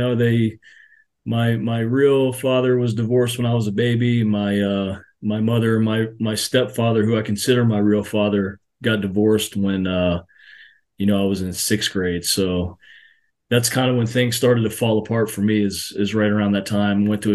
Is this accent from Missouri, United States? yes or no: no; Daytona Beach, Florida, United States; I'm from Daytona Beach, Florida. You know, used to be the party central place back in the day, spring break.